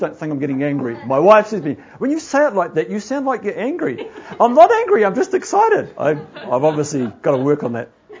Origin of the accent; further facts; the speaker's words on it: New Zealand; if I go there refusing to change my thought patterns as a New Zealander, say, well, I'm not going to drive on that side of the road, I think it's stupid. I've driven on the left-hand side of the road all my life